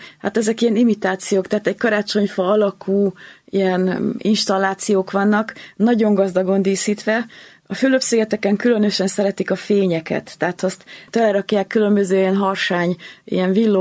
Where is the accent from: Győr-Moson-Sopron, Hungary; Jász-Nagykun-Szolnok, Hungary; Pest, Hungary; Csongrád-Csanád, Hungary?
Csongrád-Csanád, Hungary; Szeged; mert Szegeden a klinikán születtem, tehát szegediek vagyunk